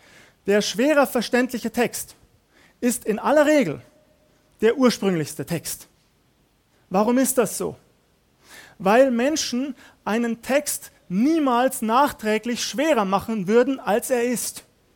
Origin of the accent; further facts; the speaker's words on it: Waldkraiburg, Bavaria, Germany; Wir haben eine Geschichte hier in Waldkraiburg, meine Heimatgemeinde in Landshut, ebenfalls davon betroffen.